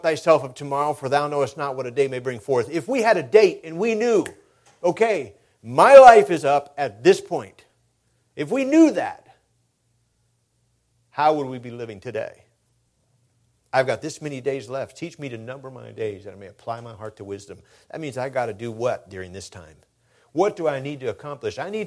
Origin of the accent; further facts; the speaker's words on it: El Paso, Texas, United States; As a young person, I grew up in El Paso, Texas. All of my friends spoke Spanish.